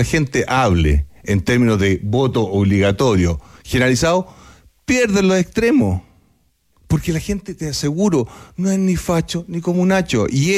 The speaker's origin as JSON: {"language": "Spanish", "town": "La Reja", "region": "Buenos Aires Province", "country": "Argentina", "tie": "born or raised there", "said": "Yo nací en La Reja, estuve recientemente con unos vecinos de La Reja que todavía hay de cuando yo era niño."}